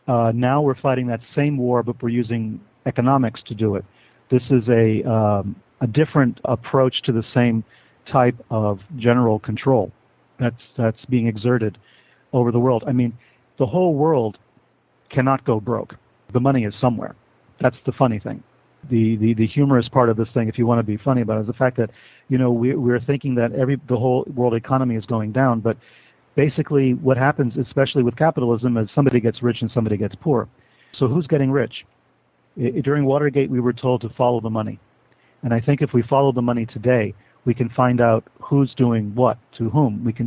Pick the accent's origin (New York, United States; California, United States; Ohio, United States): New York, United States; Bronx; When I was growing up in the Bronx in the 1960s, I saw with my own eyes the influence that churches had with intelligence agencies